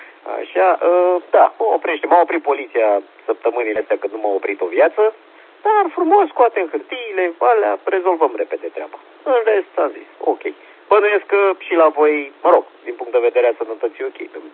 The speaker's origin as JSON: {"language": "Romanian", "country": "Romania", "said": "suntem români"}